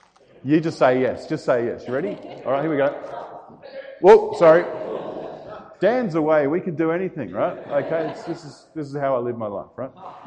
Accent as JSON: {"language": "English", "town": "Uddingston", "region": "Scotland", "country": "United Kingdom", "tie": "born there", "said": "So I was born in Scotland in 1975, a little town called Uddingston in Glasgow."}